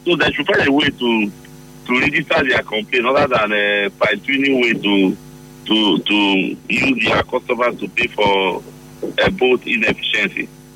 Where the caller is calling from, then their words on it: Port Harcourt, Rivers, Nigeria; I'm calling from Port Harcourt.